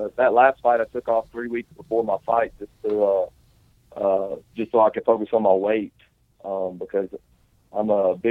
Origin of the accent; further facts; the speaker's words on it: Alabama, United States; I'm the guy from Alabama that they're trying to, you know, just get a win for their local guy or whoever.